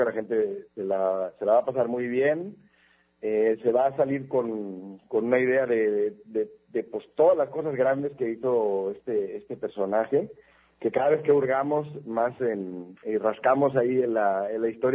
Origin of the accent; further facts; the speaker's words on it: Guadalajara, Jalisco, Mexico; la Guadalajara y el Jalisco que tenemos hoy en día, ¿no? De ahí parten muchas cosas que hoy en día somos como tapatíos